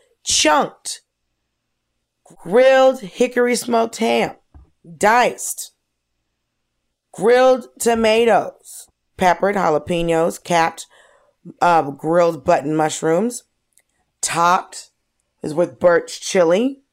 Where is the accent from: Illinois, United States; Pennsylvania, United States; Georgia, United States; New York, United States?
Georgia, United States; I grew up in Georgia.